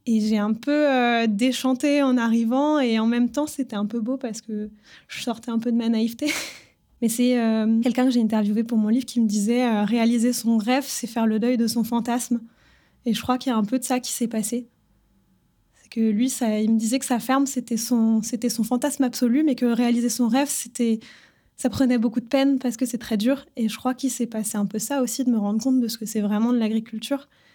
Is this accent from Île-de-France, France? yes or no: yes; Île-de-France, France; Et moi, j'ai grandi en Île-de-France, près du plateau de Beauce.